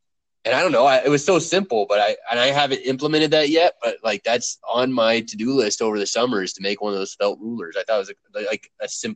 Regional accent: Indiana, United States; I was taking a class in Indiana near my hometown

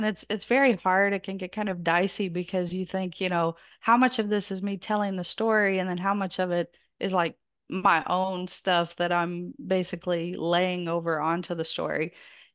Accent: the South, United States; accent: Southern; And I'm from the South and my accent gives me away

